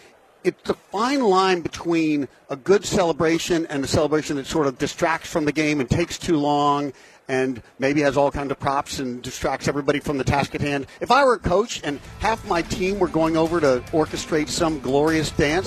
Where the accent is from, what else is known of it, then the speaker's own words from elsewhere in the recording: Houston, Texas, United States; Billy Whiteshoes Johnson was a thrill for me because growing up in Houston, those were golden seasons with him.